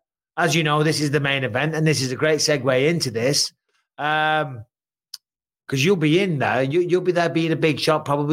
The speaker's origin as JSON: {"language": "English", "region": "England", "country": "United Kingdom", "moved": "yes", "lives_now": "California, United States", "said": "What is it, as an Englishman that moved to California 13 years ago, and I'm going to move away at some point."}